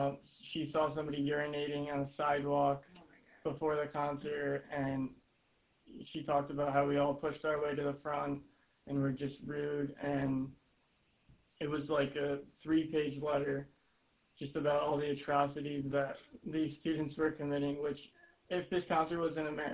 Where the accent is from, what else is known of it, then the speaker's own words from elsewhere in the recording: United States; as an American student abroad, you're not just representing yourself.